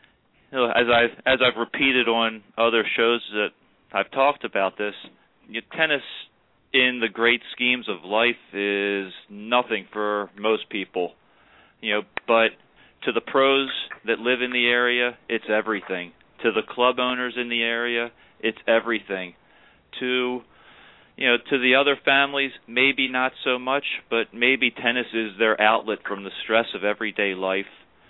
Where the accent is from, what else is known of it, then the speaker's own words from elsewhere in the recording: Baltimore, Maryland, United States; accent: Baltimore; I've got my Balmer accent going down here, hon.